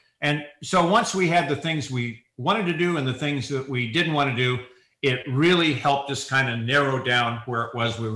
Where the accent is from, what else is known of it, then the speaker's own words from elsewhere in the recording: California, United States; We weren't raised cold weather people. We were raised in California.